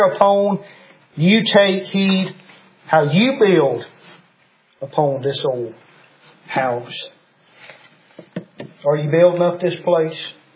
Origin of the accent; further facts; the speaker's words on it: Mississippi, United States; now in Sebastopol, United States; how I grew up down in Perry County and moved way off up there to Sebastopol, Mississippi.